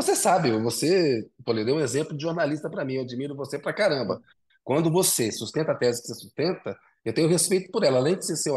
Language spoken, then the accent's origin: Portuguese; Belo Horizonte, Minas Gerais, Brazil; Sou de BH.